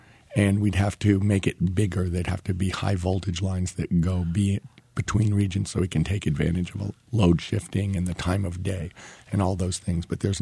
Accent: San Francisco, California, United States; Yeah, I'm from San Francisco, California.

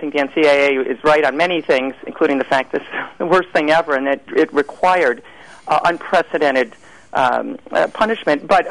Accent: Ohio, United States; And, again, I look at this, of course, from a national view, except I'm from Ohio.

